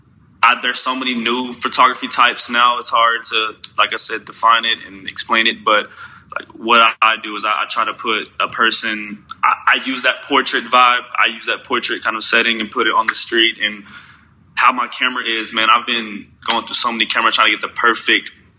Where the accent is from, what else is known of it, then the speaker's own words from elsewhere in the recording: Knoxville, Tennessee, United States; born there; So I was born in Knoxville, Tennessee.